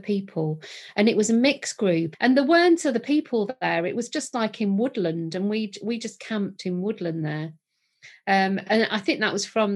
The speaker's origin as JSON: {"language": "English", "town": "Bolton", "region": "North West England", "country": "United Kingdom", "tie": "born or raised there", "said": "I came down to Southampton from Bolton, where I grew up, to the university."}